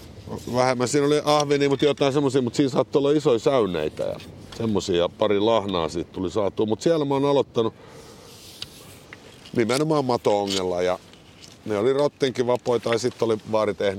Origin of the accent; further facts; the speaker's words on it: Helsinki, Uusimaa, Finland; Mä oon stadin kundi